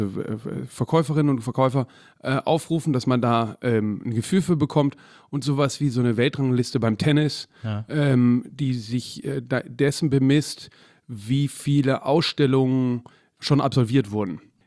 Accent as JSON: {"language": "German", "town": "Cologne", "region": "North Rhine-Westphalia", "country": "Germany", "tie": "born there", "said": "Also ich bin eben in Anfang der 80er Jahre in Köln geboren."}